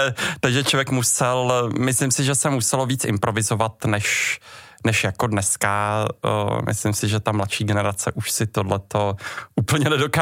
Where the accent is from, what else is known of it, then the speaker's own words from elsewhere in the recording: Prague, Czechia; Tak já jsem se narodil počátkem 80. let v Praze. V podstatě pocházím, my jsme bydleli na Jižním městě, kde v podstatě jsem bydlím jako v té podobné oblasti do dneška.